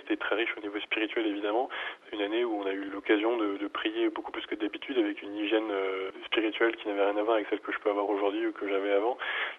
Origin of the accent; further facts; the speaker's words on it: Paris, Île-de-France, France; Moi, je suis parisien, on imagine Noël depuis Paris